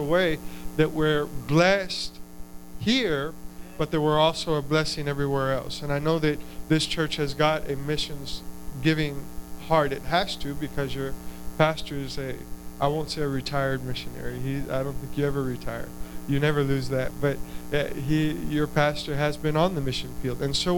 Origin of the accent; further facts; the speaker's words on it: Texas, United States; I grew up in Deep South Texas. My father actually pastored the church in Raymondville a few years after Brother Grissom pastored in Raymondville.